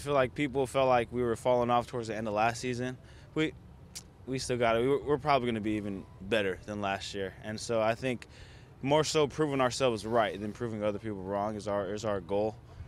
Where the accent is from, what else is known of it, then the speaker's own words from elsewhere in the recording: Victorville, California, United States; Yeah, so I grew up 13 years in Victorville, California, moved my junior and senior year of high school